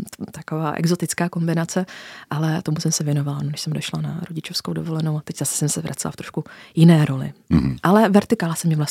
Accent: Slovácko, Czechia; Já jsem vyrostla na Slovácku, což je jedna z nejvíce religiózních oblastí v Česku

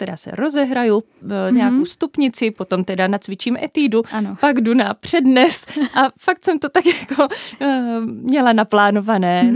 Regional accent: Moravian-Silesian Region, Czechia; protože jsme vyrůstali na Ostravsku

